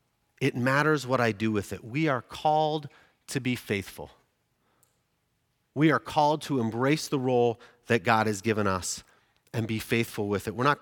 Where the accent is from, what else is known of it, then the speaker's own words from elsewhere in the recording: United Kingdom; I'm British, so I'm allowed to say that.